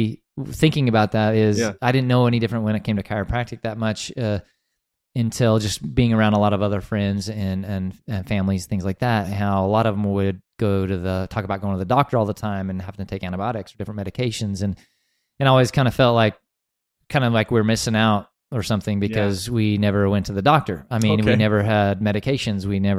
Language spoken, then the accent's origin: English; Wyoming, United States; Yeah, I grew up in some small towns in Wyoming, and so most of my years I grew up there. We moved around a little bit.